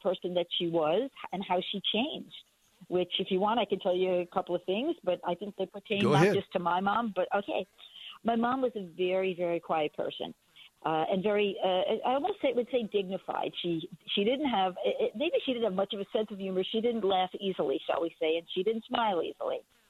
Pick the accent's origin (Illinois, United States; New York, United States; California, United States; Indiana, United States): New York, United States; It's the only way I know how to say it, which is, I'm from Long Island.